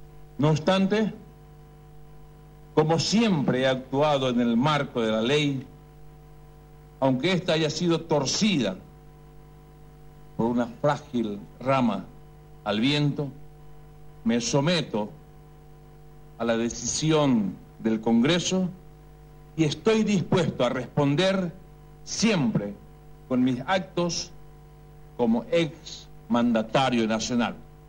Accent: Paraguay; Hoy me despido como presidente de la República. Pero no me despido como ciudadano paraguayo.

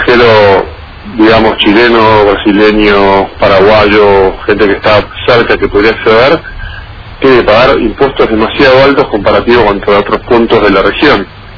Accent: Argentina; como argentino perdimos ese punto

